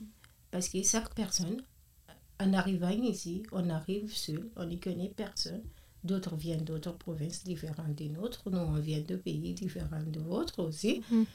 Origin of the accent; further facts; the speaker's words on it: Guinea; now in Moncton, Canada; Je suis étudiante en troisième année à l'administration des affaires. Je viens de la Guinée-Conakry. Je suis à Moncton, ça fait plus de 2 ans maintenant.